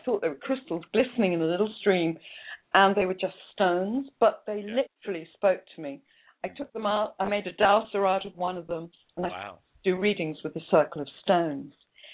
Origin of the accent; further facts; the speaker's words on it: Cardiff, Wales, United Kingdom; Oh, well, I'm from Cardiff. That's where I'm from.